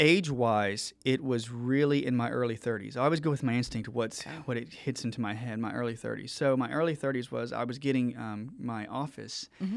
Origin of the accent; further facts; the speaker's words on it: Georgia, United States; because we grew up early age in Georgia.